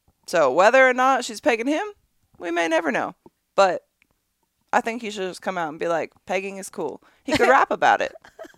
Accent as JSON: {"language": "English", "region": "Michigan", "country": "United States", "tie": "born or raised there", "said": "I used to eat so much corn in Michigan. Like, growing up in Michigan, you just eat corn."}